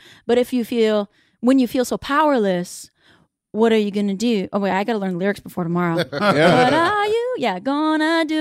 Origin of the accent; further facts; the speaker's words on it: Canada; born there; You know, my parents are immigrants. Mm-hmm. I was born in Canada.